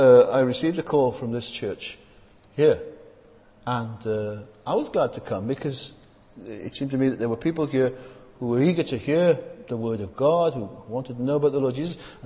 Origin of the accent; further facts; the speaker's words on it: Wales, United Kingdom; now in London, United Kingdom; you know that I'm from South Wales, and when I felt called to the ministry, I was quite young, and I assumed that it was a call to ministry in Wales.